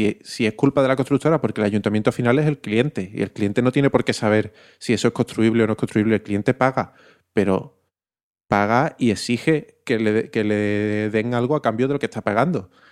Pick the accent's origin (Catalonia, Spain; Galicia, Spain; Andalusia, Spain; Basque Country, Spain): Andalusia, Spain; Seville; Pero yo como sevillano